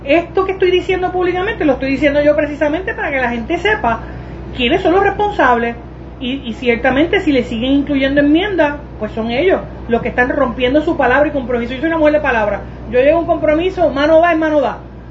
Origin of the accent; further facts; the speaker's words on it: Puerto Rico; A mí me enseñaron en Puerto Rico que cuando uno da la palabra, uno tiene que honrarla.